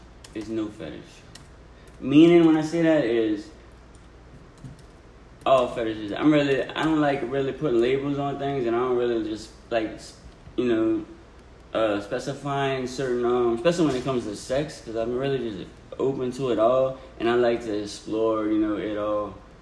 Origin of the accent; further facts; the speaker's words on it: New Orleans, Louisiana, United States; I never tell you my government, but, yeah, I'm from New Orleans, Louisiana, man.